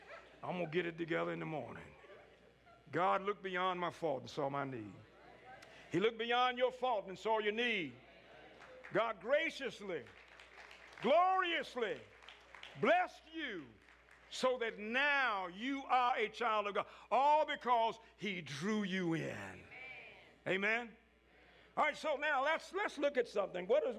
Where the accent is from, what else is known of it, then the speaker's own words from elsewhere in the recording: Scottsboro, Virginia, United States; I said, I'm from Virginia. Where in Virginia? I said, a little farm, a place called Scottsboro.